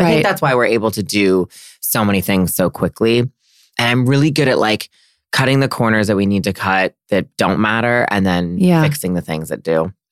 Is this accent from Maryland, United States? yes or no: yes; Maryland, United States; No, I'm from Maryland, and it was a very kind of, I think, a very kind of preppy, buttoned up.